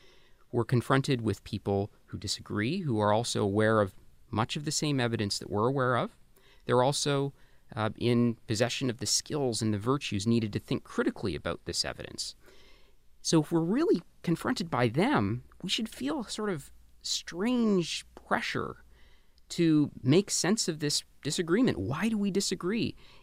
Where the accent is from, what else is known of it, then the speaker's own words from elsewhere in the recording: Canada; I grew up in Canada in the 80s and 90s, and I remember a recurring thought.